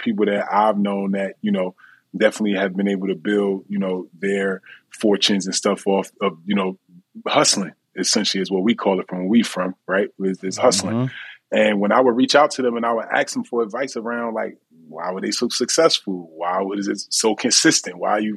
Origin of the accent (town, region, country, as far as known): New Jersey, United States